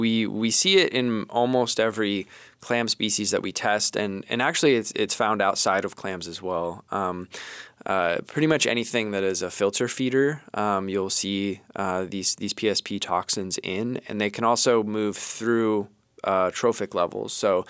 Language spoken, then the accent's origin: English; San Diego, California, United States; I grew up in San Diego, and I was always fascinated with the tide pools there, and spent a lot of time in the ocean as a kid.